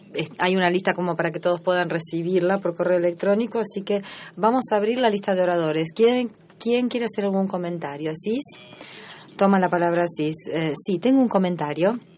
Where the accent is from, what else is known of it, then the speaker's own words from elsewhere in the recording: Tunisia; vengo de Túnez, del Organismo Nacional para la Seguridad en Internet